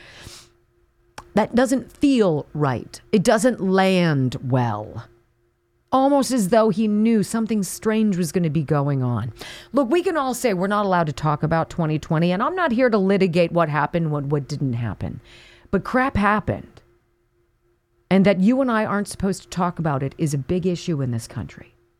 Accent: California, United States; now in Pennsylvania, United States; And being a Californian, being educated in Colorado, master's degree in Missouri, first job in New York City, second job back in Missouri. I've been a couple places.

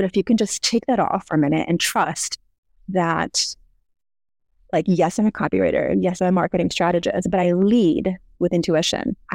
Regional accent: New York, United States; And yes, I'm a New Yorker, like, I talk fast

